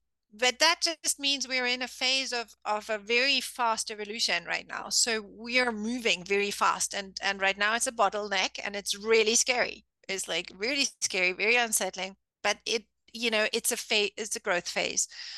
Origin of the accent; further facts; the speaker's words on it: Germany; English is a second language; because I grew up in Germany, every child had to go to kindergarten.